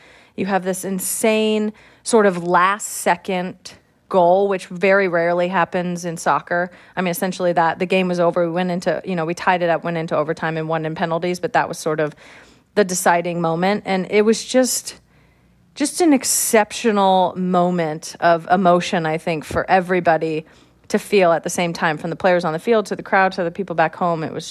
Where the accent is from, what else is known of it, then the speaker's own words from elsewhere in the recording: California, United States; I'm from California.